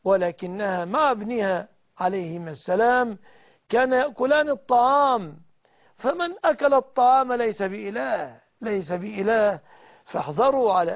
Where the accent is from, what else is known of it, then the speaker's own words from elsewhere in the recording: Egypt; بلادنا مصر